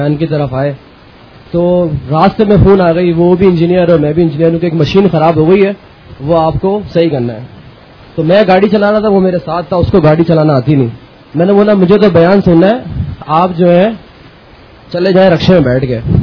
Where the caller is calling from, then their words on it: Karachi, Sindh, Pakistan; میرا تعلق کراچی سے ہے اور میں یہاں پہ ایک ملٹی نیشنل کمپنی میں جاب کرتا ہوں.